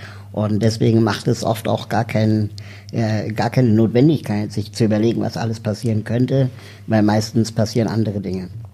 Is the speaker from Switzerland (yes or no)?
no; Berlin, Germany; ich bin 38 Jahre alt, komme aus Berlin